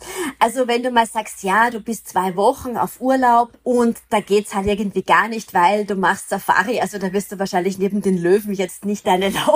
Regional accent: Vienna, Austria; Ich bin ja Wienerin.

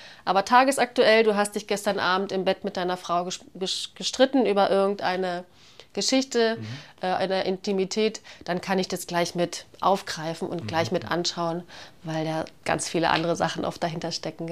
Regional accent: Germany; ich bin ja nun schon fast 50, das heißt, ich bin in der DDR noch geboren, in dem Land, das es nicht mehr gibt. Bin dort mit meiner Familie relativ behütet in einer Kleinstadt aufgewachsen.

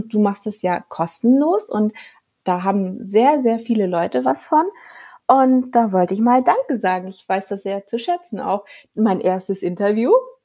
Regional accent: Hamburg, Germany; now in Munich, Germany; Also im Herzen bin ich Hamburger und im wahren Leben bin ich Münchnerin, weil es den Kindern gut tut.

